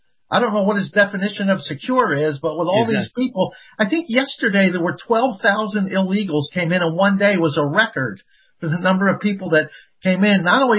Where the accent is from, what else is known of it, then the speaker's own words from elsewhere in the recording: Philadelphia, Pennsylvania, United States; born there; I live near Philadelphia. I was born in Philadelphia.